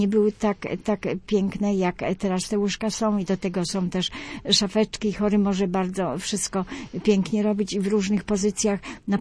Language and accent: Polish; Greater Poland Voivodeship, Poland; bo ja z Poznańskiego